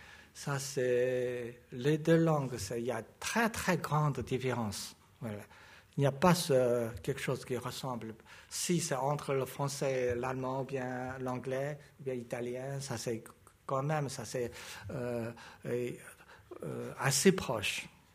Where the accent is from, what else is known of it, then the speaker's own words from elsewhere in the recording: China; French is a second language; On est chinois, on a une solide base du chinois.